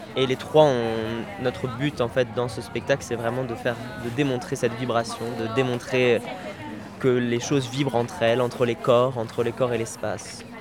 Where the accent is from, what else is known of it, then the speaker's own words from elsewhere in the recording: Bordeaux, Nouvelle-Aquitaine, France; now in Zurich, Switzerland; je suis interprète et chorégraphe basé à Zurich et je viens de Bordeaux à la base.